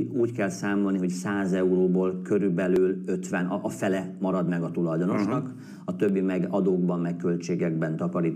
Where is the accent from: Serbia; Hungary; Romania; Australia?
Australia; Hungarian is a second language; now in England, United Kingdom; itt Angliában, Ausztráliában, ugye ahonnan származom, Ausztrália